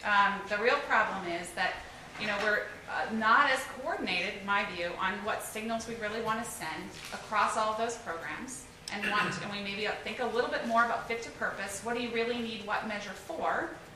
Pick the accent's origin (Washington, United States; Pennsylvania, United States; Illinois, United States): Pennsylvania, United States; Philadelphia; I'm a fast talker. I'm from Philly, so I'll be done by the time.